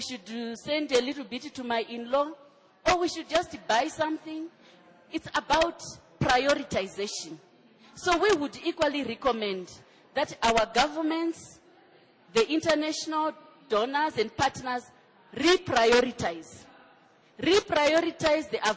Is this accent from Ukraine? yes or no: no; Zimbabwe; I come from Africa, where when I say I come from Africa and I meet somebody in the corridor, they say, so do you know Fatima from Mali? I'll say, no, I'm from Zimbabwe.